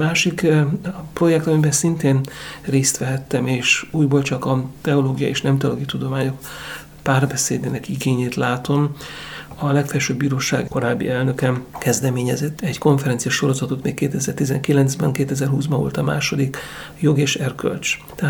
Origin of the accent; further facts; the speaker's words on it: Transylvania, Romania; láttuk a kisebbségi létformában, akár erdélyi magyarként, akár reformátusként ennek a súlyát és az erejét